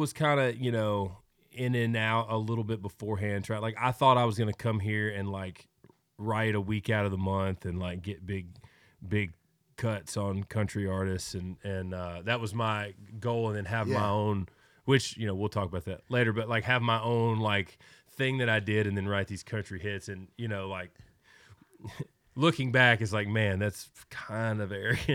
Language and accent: English; Arkansas, United States; also born or lived in Bradenton, United States; I grew up on a cattle farm, and I'm from Arkansas. I was born there. My mom got remarried. We moved to Florida.